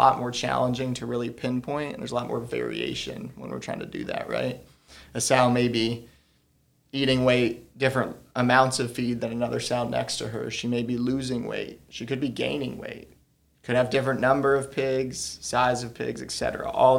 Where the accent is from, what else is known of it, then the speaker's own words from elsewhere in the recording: Michigan, United States; Yeah, so I am originally from Michigan.